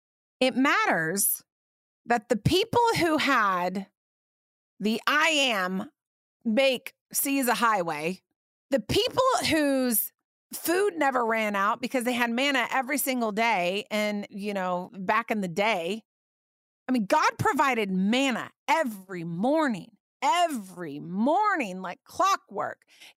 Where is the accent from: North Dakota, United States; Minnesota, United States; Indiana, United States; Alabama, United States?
Indiana, United States; And I grew up in Indiana. I grew up in the cornfields of Indiana, so I know when planting time is